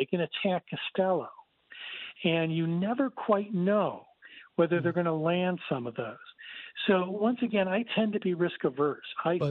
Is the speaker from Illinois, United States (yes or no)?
yes; Chicago, Illinois, United States; I say that as a Chicagoan